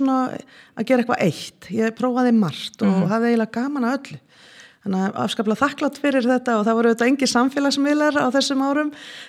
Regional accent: Kópavogur, Capital Region, Iceland; Ég alin upp á Kársnesi í Kópavogi og Kársnesingur í húð og hár. Ég ættuð að Vestfjörðum, mamma ólst upp á Djúpavík og úr Skagafirði

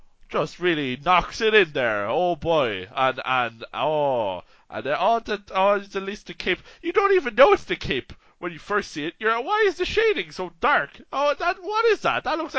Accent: Ireland; I'm Irish

